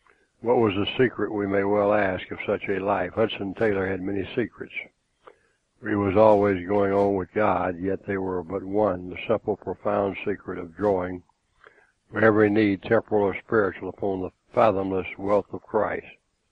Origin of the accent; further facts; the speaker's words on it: Scotland, United Kingdom; I'm from England. Scotland, actually.